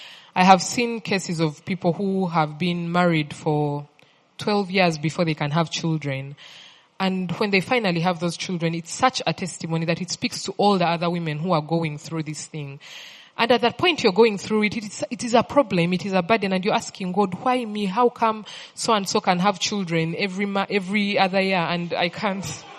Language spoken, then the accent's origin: English; Western Region, Uganda; well, I grew up in the West. That's where I went to school. And then I came to Kampala later in life.